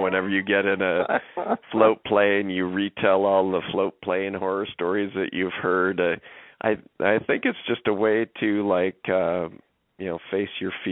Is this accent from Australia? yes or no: no; Calgary, Alberta, Canada; I am a Canadian.